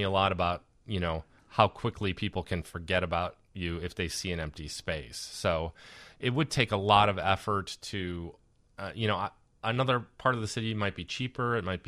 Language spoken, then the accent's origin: English; LaGrange, Illinois, United States; I grew up in LaGrange. I went to LT. Go Lions.